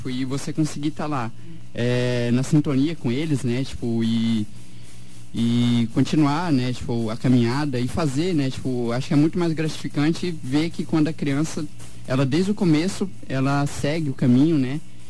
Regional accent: Rio Brilhante, Mato Grosso do Sul, Brazil; now in Dourados, Brazil; Isso, me criei lá também.

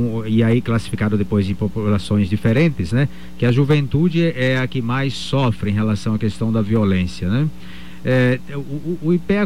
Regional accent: Euclides da Cunha, Bahia, Brazil; Sou de Euclides da Cunha, que é uma cidade bastante violenta também.

